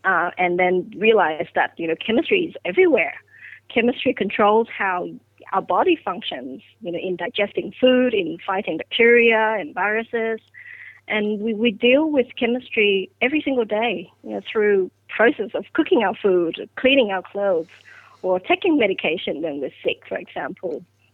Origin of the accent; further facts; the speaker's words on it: Vietnam; So I grew up in Vietnam and did my primary school there.